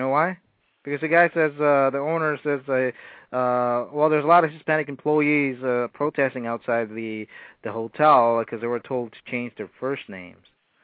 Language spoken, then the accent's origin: English; Philippines; born there; I mean, I'm not born here, but this is, you know, I was born in the Philippines, but I call this country my home now.